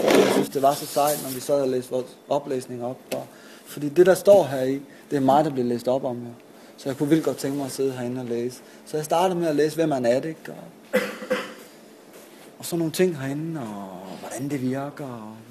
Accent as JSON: {"language": "Danish", "town": "Esbjerg", "region": "Region of Southern Denmark", "country": "Denmark", "said": "jeg er en addict fra Esbjerg, der gerne vil have en sponsor"}